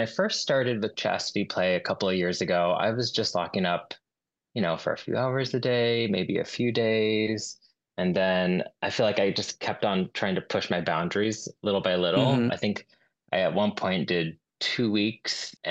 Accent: United States; born there; I'm Chinese American, but I was born here.

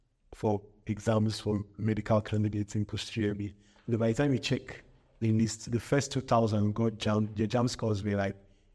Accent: Abuja, Federal Capital Territory, Nigeria; I grew up in Abuja.

